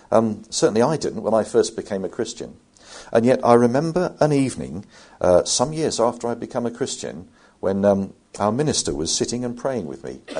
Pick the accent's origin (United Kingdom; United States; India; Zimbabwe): United Kingdom; In case you think, you know, well, we're British as well, stiff upper lip, you know, don't show your feelings and all that.